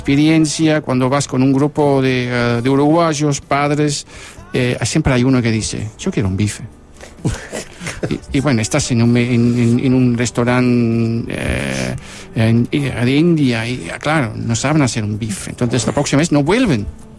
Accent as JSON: {"language": "Spanish", "country": "Netherlands", "second_language": "Spanish", "moved": "as an adult", "said": "yo no soy holandés típico, porque no soy de esta zona, pero no me molesta el hecho de que me llamen holandés."}